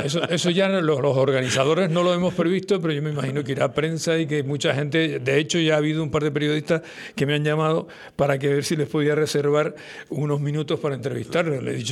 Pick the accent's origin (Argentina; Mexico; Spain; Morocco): Spain; Es decir, somos españoles.